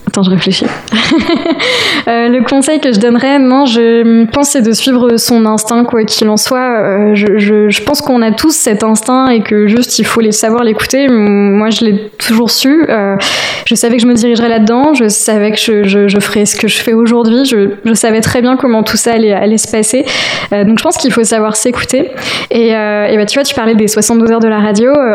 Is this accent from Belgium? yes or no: no; Pays de la Loire, France; Je suis originaire des Alpes-Mancelles